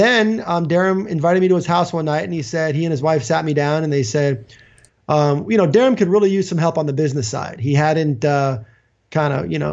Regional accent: Florida, United States; You know, I grew up in the South Florida area, which is still where I live with my family.

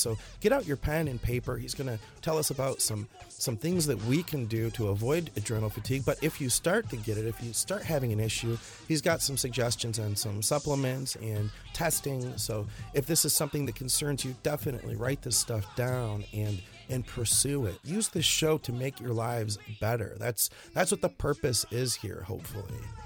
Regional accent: Michigan, United States; You know, we're both from Michigan.

